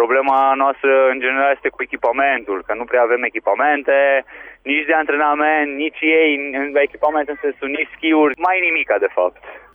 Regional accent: Reșița, Caraș-Severin, Romania; Nu, vă dați seama, sunt din Reșița, în fiecare zi facem naveta.

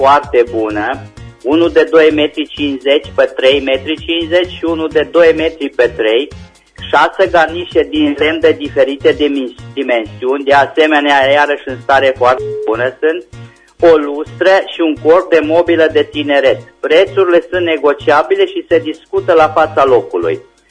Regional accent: Reșița, Caraș-Severin, Romania; din Reșița

